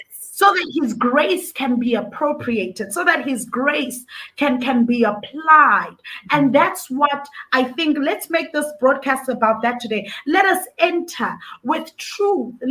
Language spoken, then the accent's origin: English; Johannesburg, Gauteng, South Africa; I'm all the way from South Africa, like you said. Born and bred in Johannesburg, South Africa.